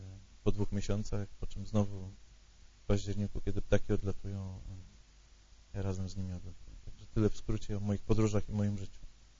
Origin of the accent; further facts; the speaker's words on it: Szczecin, West Pomeranian Voivodeship, Poland; Urodziłem się w Szczecinie. Pochodzę ze Szczecina. Oczywiście moi rodzice nie pochodzą ze Szczecina